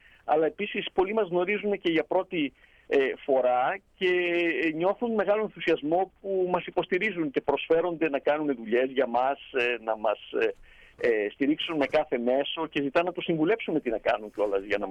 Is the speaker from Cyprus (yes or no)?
no; Cairo, Cairo Governorate, Egypt; moved away as an adult; now in England; αλλά εγώ γεννήθηκα και μεγάλωσα στο Κάιρο.